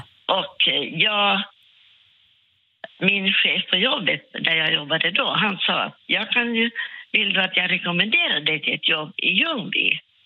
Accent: Finland; moved away as an adult; now in Sweden; Jag kommer från Finland

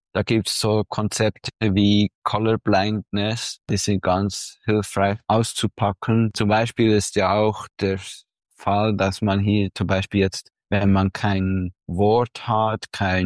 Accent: Switzerland; ist mir schon wichtig, dass man mich auch als Schweizer Komponist sieht, also auch als Schweizer, schwarze Schweizer

